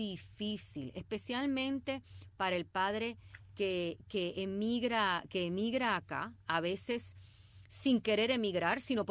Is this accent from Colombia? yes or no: no; Puerto Rico; yo soy puertorriqueña, el padre de mis hijos era cubano, y nacieron acá.